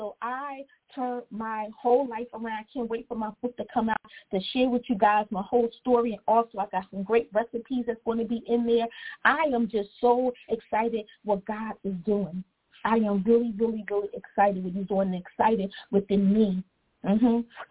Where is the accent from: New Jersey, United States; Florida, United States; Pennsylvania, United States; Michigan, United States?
Pennsylvania, United States; Philadelphia; Yes, I'm from Philly. Yes, I missed it.